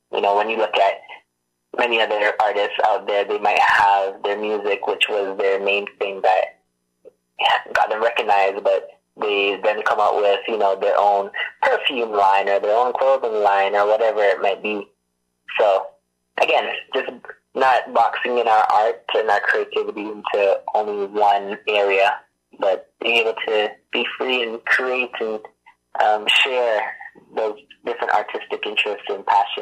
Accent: Hamilton, Ontario, Canada; Yes, born and raised in the Hammer.

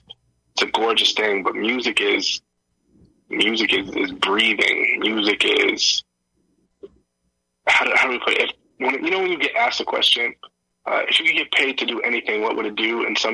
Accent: Toronto, Ontario, Canada; part of growing up in Toronto, especially the East End, and then I eventually moved to the West Side with my family when I was in high school.

